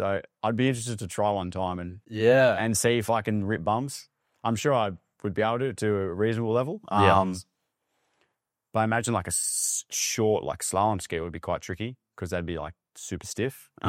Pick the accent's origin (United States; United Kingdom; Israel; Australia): Australia; Gosford, New South Wales; Because I'm from the Central Coast of New South Wales.